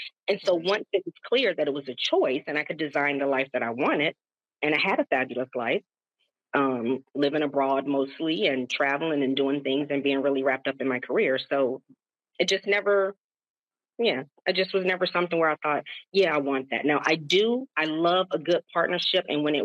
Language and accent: English; the South, United States; You know, I grew up in the South, and I am big 52